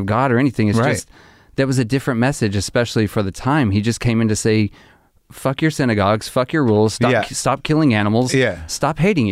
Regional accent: Arkansas, United States; I grew up in Arkansas.

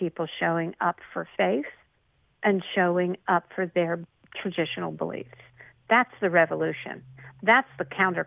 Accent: Pittsburgh, Pennsylvania, United States; just take my hometown of the city of Pittsburgh.

